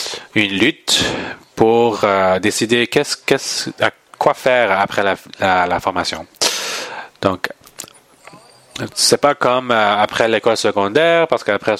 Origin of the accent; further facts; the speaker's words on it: Irving, Texas, United States; Donc moi, j'ai grandi dans la vie de l'Église. J'ai grandi dans Irving, Texas. Il y a une très grande vie de l'Église là-bas.